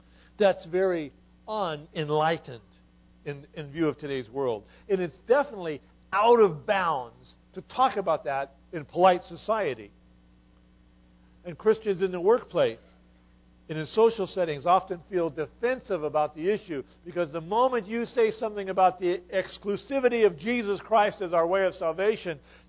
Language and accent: English; Ohio, United States; I grew up in Ohio and then out here